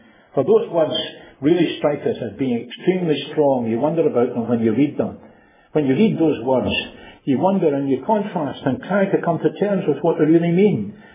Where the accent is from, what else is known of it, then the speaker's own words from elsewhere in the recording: Glasgow, Scotland, United Kingdom; I was brought up in Springburn in the city of Glasgow